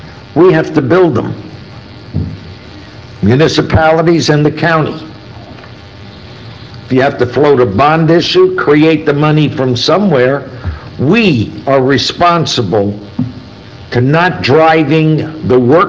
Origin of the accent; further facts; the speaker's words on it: New York City, New York, United States; I come from New York, where I grew up, a nickel, I got on the subway, I could go hundreds of miles through four boroughs, actually, by subway.